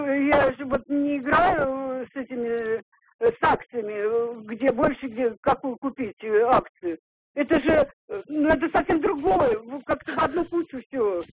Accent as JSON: {"language": "Russian", "region": "Moscow", "country": "Russia", "said": "Я москвичка."}